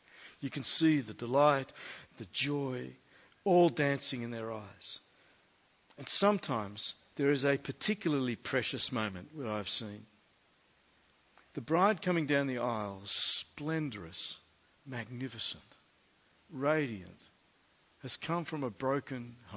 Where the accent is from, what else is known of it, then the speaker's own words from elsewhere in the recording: Australia; After all, I'm an Australian, right?